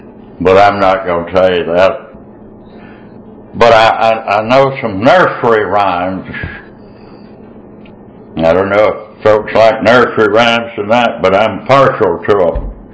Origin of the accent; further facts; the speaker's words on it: Georgia, United States; born there; I was born up in Northeast Georgia in 1937 in a little pocket of poverty.